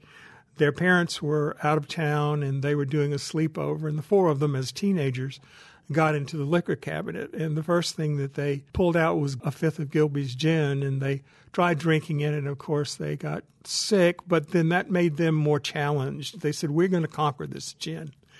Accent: Natchez, Mississippi, United States; born there; since I was born in Natchez, it was the ideal writer's laboratory.

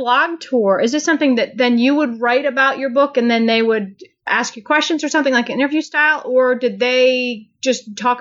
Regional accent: Maryland, United States; So am I. I grew up in Maryland, so I'm right over there.

